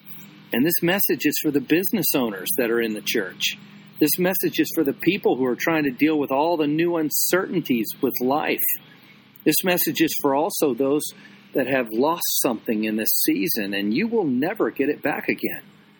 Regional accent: Clearwater, Florida, United States; When I moved to Catalina, I remember things that I hated about my hometown of Clearwater until after I left it.

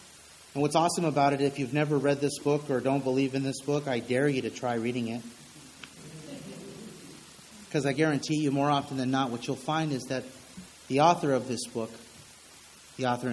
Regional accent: California, United States; I grew up in Orange County.

